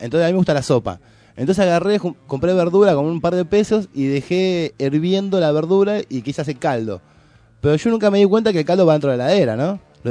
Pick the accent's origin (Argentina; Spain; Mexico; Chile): Argentina; No, sí, y somos argentinos.